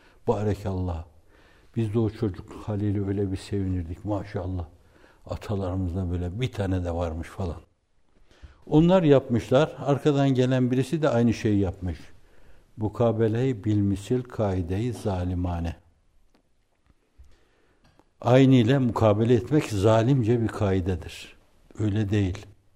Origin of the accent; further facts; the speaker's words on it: Erzurum, Turkey; Ben Erzurumluyum.